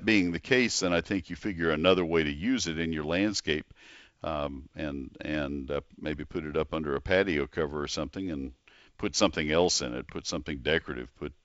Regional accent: College Station, Texas, United States; I grew up in College Station, and I had a nursery in high school.

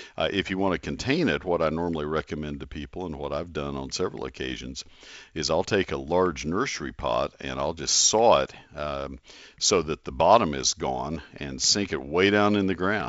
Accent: College Station, Texas, United States; also born or lived in Ohio; Having lived 5 years and gone to school at Ohio State, I transferred there as a junior. I grew up in College Station, Texas, and I gardened actively

